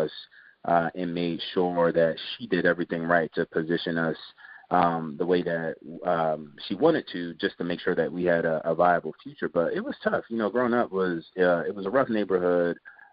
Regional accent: Seat Pleasant, Maryland, United States; So humble beginnings. I'm from Sea Pleasant, Maryland, which is right outside of Washington, D.C., literally, you know, five minutes and walk into the D.C. line.

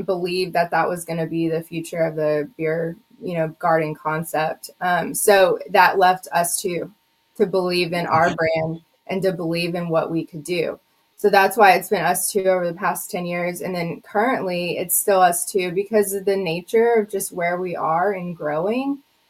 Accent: Austin, Texas, United States; because we're from Austin as well.

